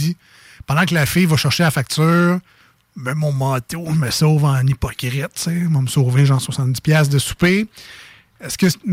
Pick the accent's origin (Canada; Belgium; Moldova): Canada; Quebec City, Quebec; accent: Limoilou; C'est mon accent de Limoilou.